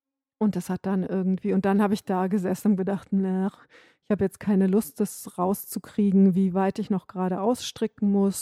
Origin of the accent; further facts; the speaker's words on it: North Rhine-Westphalia, Germany; now in Bavaria, Germany; ich bin aufgewachsen in Ostwestfalen. Und ich sehe jetzt nicht komplett anders aus als die Leute in Ostwestfalen